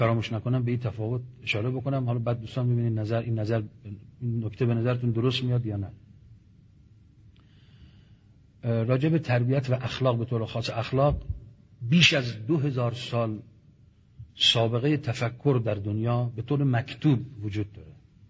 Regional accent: Iran; اونجا در این سمینار ما چون ایرانی هستیم دیگه

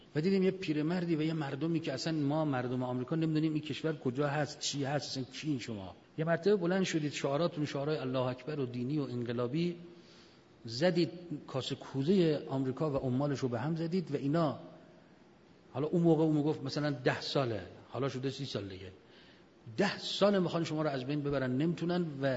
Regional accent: Iran; ما از ایران آمدیم چند دقیقه صحبت کنیم

